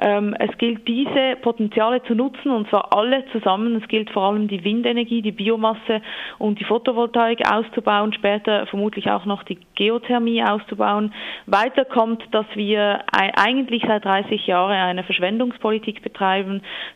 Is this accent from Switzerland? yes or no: yes; Switzerland; welcher Preis wollen wir als Schweizer da mitzahlen